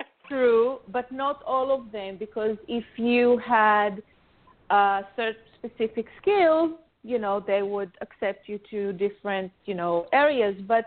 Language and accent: English; Israel; I didn't grow up here. I grew up in Israel.